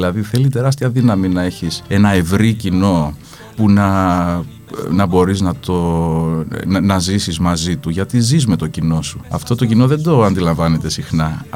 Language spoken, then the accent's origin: Greek; Cyprus; η μητέρα μου είναι από τη Θεσσαλονίκη, ο πατέρας μου είναι Κύπριος. Εγώ γεννήθηκα και μεγάλωσα στην Κύπρο.